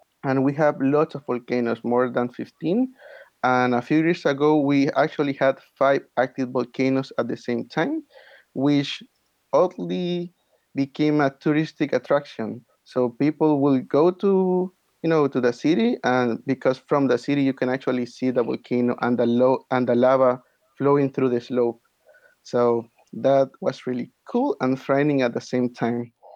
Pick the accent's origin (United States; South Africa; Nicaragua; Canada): Nicaragua; Managua; I am from Managua, the capital of Nicaragua, and we get temperatures of about 85 degrees Fahrenheit all year round.